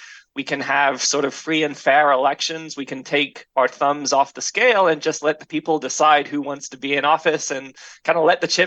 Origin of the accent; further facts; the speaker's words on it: England, United Kingdom; now in United States; I grew up in the UK, so I was born in England.